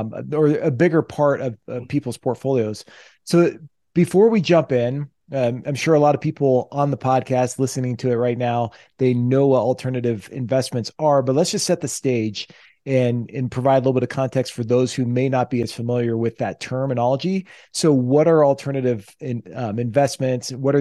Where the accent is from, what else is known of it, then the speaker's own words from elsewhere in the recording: Breckenridge, Colorado, United States; And he's actually in my hometown area in the mountains of Breckenridge today.